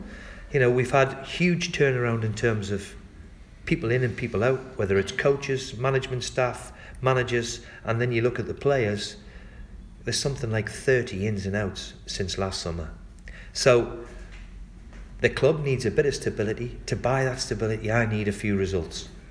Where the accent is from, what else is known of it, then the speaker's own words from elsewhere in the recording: Newcastle, North East England, United Kingdom; Look, I was a boy. I'm from Newcastle.